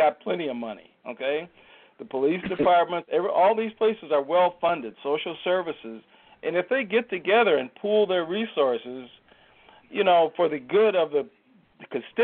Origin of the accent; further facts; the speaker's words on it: Minneapolis, Minnesota, United States; I mean, because I can think growing up in South Minneapolis, how I knew the officers, Red Presley, Riley Gilchrist, Mr. Bill Wade.